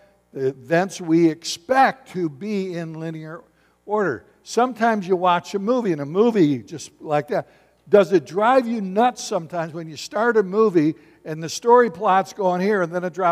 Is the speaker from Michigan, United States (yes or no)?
yes; Battle Creek, Michigan, United States; I was brought up in Battle Creek, Michigan, went to Springfield High School. It was an incredible experience that I had.